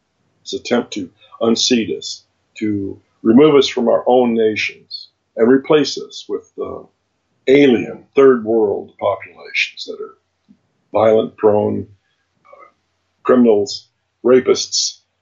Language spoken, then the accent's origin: English; United States; I'm an American, by the way. I grew up in that period right after the war.